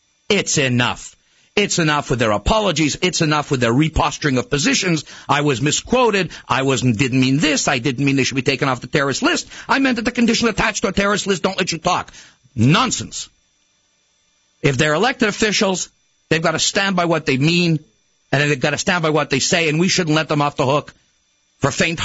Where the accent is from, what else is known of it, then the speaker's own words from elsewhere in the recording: Canada; Its hypocrisy of transparent electoral prostitution shames me as a Canadian.